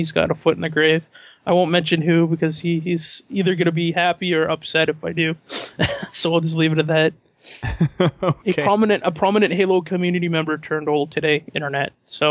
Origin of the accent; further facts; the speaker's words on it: Canada; Because I'm a Canadian, so I got to get that a boot in there, eh?